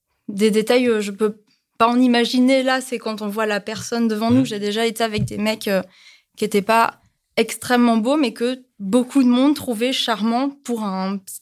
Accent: Toulon, Provence-Alpes-Côte d'Azur, France; je viens de Toulon. Donc, enfin, une provinciale.

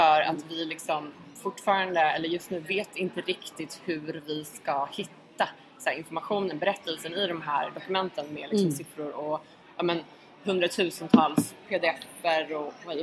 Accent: Malmö, Skåne, Sweden; Alltså, i och med att jag är från Malmö

